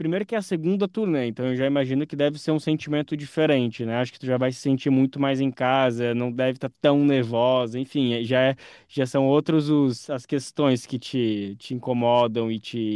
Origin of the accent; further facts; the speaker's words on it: Brazil; essa data parece que provoca também uma sensibilidade maior de nós brasileiros de nos olharmos como latino-americanos e também caribenhos